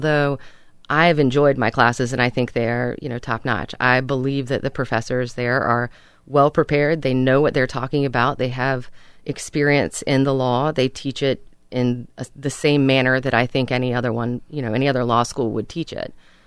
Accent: Charlotte, North Carolina, United States; I own my own business. I live in Charlotte. I'm from Charlotte.

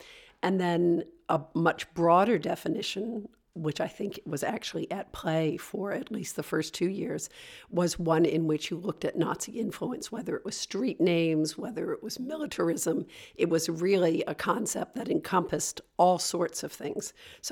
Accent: United States; And I was a woman, and I was American.

